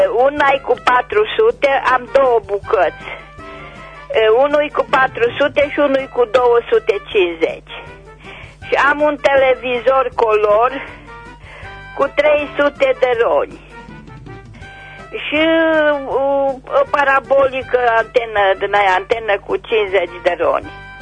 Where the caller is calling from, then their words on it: Bocșa, Caraș-Severin, Romania; Sunt din Bocșa, Cara Severin.